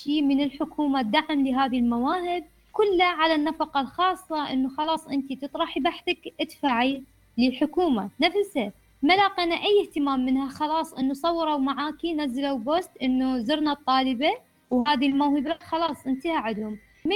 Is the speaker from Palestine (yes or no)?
no; Iraq; يعني من المجتمع العرفي اللي عندنا بالعراق كثير أني أكتب روايات واقعية